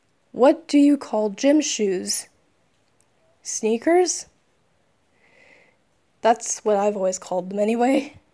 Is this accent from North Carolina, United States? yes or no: no; Florida, United States; And I'm from Florida.